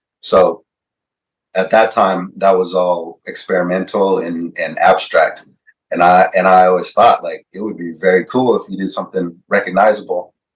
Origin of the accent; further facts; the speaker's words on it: Santa Monica, California, United States; I grew up in Santa Monica, like West Side, towards the beach area.